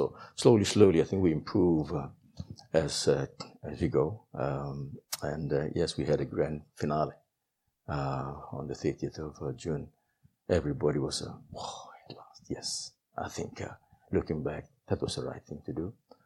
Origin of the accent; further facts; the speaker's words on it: Choiseul Province, Solomon Islands; Go back to Honiara. I'm from Choizo.